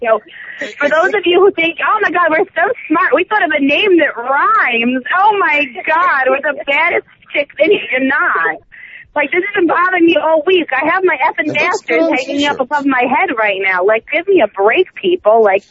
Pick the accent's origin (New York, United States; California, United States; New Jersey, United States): New Jersey, United States; Like, I'm from New Jersey. I'm a big mouth. I think I'm tough.